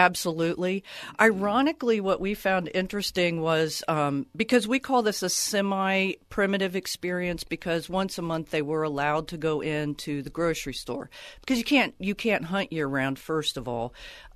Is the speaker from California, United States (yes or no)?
no; Ohio, United States; I grew up in Ohio. We had a farm I could go to.